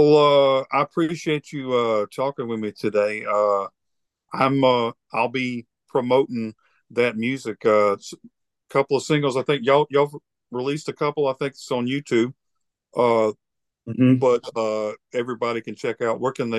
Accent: Alabama, United States; also born or lived in Texas; Well, we're all from Alabama, but my granddad moved to Pascagoula and Moss Point years ago. So I have aunts in Mississippi.

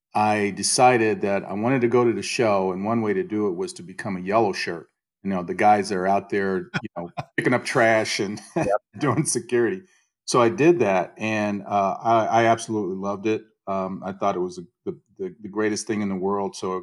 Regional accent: Indianapolis, Indiana, United States; I can go all the way back to my teen years, growing up in Indianapolis and in the shadow of the 500, actually living not that far, close enough where I could actually hear their engines roar.

